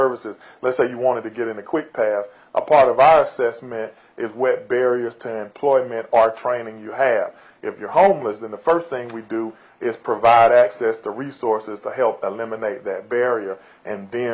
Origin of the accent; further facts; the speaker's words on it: Georgia, United States; accent: twang; this is, I'm sure you can hear it in the twang in my voice. I'm not necessarily from around here. I'm from Georgia.